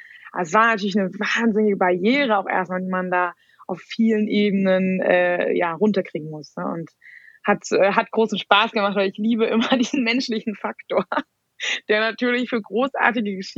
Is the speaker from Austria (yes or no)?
no; Frankfurt, Hesse, Germany; ich komme aus Frankfurt und hatte irgendwie gedacht, ich werde Bankerin.